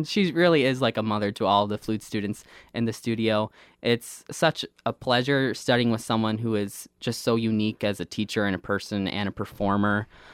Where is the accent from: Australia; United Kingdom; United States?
United States; Clio, Michigan; I grew up in Clio, Michigan, which is, like you said, over on the east side, kind of by the Flint area, rather small town.